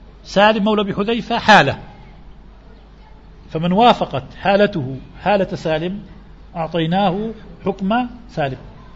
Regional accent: Tunisia; وقد نؤدي إلى الحبس في بلادنا تونس

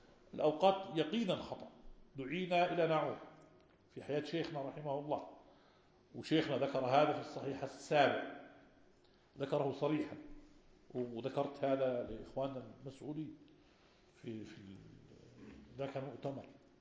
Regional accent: Algeria; بعض المشايخ عندنا في الجزائر

